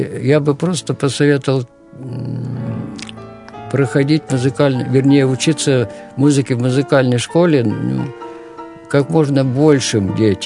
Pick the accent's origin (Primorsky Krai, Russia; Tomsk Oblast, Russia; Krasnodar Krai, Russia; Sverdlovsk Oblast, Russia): Sverdlovsk Oblast, Russia; Nizhny Tagil; Я приехал спасать в родной город, Нижнетагильское музыкальное училище.